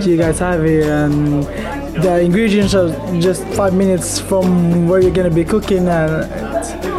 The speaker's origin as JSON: {"language": "English", "country": "Philippines", "tie": "born or raised there", "moved": "yes", "lives_now": "Stockholm, Sweden", "said": "I grew up in the Philippines. The life you live there is super hectic. And then now I moved to Stockholm, which is a big city as well."}